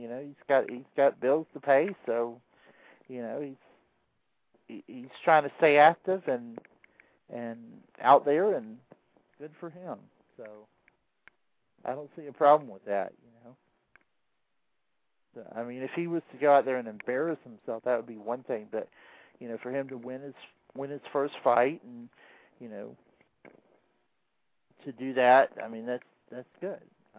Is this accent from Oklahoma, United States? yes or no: no; Atlanta, Georgia, United States; also born or lived in Jacksonville; I'm originally from Atlanta, and so I spent 17 years in Jacksonville area. I grew up in Atlanta and I'm an MSC guy first and foremost.